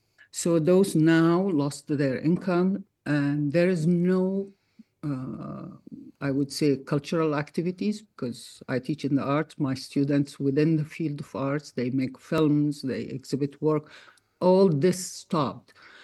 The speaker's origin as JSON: {"language": "English", "country": "Palestine", "said": "It's not that Gaza is a different country. It's our people, our relatives, our friends. It's a province within Palestine. It's the coastal territories of Palestine."}